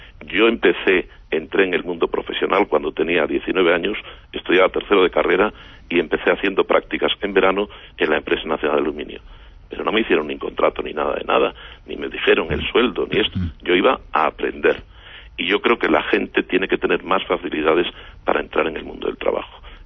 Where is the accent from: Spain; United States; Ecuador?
Spain; yo soy de los que creo en España, creo en mi país y creo en los españoles.